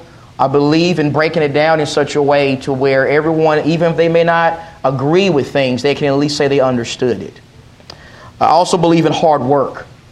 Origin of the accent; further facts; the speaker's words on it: Texas, United States; I'm from Texas, and I thought that was just a Texas thing.